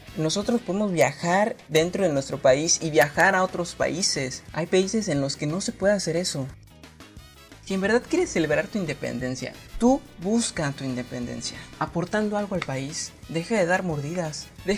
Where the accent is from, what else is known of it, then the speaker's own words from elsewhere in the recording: Mexico; Yo opino que como mexicano nosotros debemos de celebrar